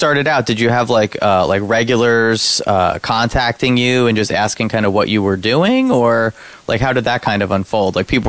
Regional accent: Highlands, New Jersey, United States; which I'm from Highlands.

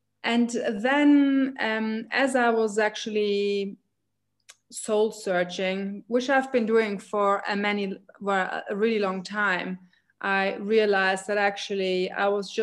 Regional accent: Germany; also born or lived in United Kingdom / Greece / France; I've lived in four different countries now. So I grew up in Germany. I've lived in the UK. I've lived in Greece. I've lived in France.

